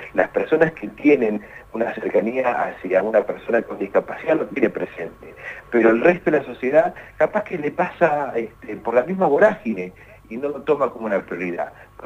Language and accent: Spanish; Argentina; queremos el abrazo, más siendo argentinos